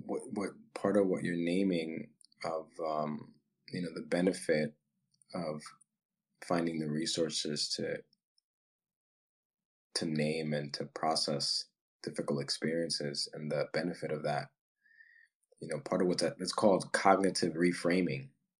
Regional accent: Dominican Republic; I come from the Dominican Republic, but my people are mixed. We have Black, we have Spaniard, we have Taino

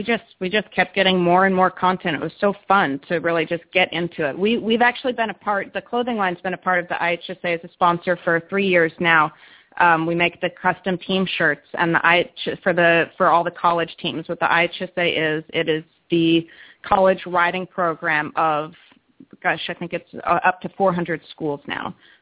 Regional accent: Wellington, Florida, United States; from Wellington, Florida

